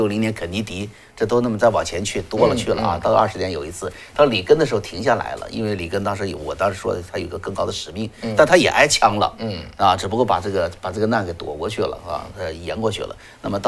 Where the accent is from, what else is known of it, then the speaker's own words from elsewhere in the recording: China; 我们在中国长大的孩子们呢，都知道，对不对？